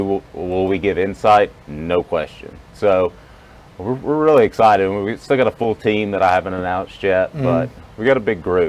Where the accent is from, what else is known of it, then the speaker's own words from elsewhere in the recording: Knoxville, Tennessee, United States; Now, I grew up in Knoxville, mm-hmm. so I naturally would be biased.